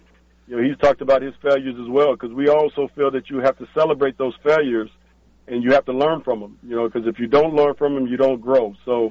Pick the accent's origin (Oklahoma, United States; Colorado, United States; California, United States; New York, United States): California, United States; Los Angeles; if there was any coaching job that I wanted, it was, to coach in Los Angeles, my hometown, the team that I loved for so many years